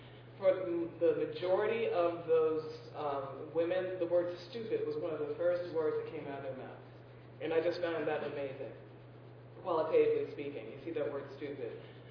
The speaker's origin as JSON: {"language": "English", "town": "Cleveland", "region": "Ohio", "country": "United States", "said": "I'm glad I'm from Cleveland."}